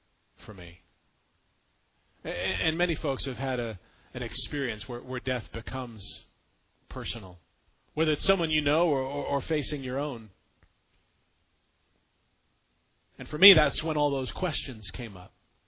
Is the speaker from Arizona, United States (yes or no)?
no; Santa Clarita, California, United States; I grew up up in Santa Clarita, which is up north of Los Angeles.